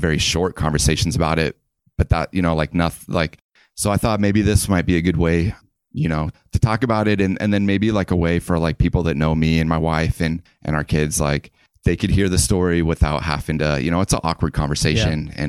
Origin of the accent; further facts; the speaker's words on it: Missouri, United States; Yeah. I grew up in Missouri.